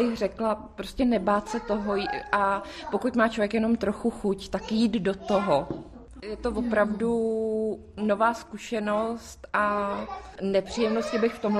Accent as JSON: {"language": "Czech", "town": "Milovice", "region": "Central Bohemian Region", "country": "Czechia", "said": "Já jsem z Milovic, tím, že jsme kousek od Prahy, tak tam cizince máme."}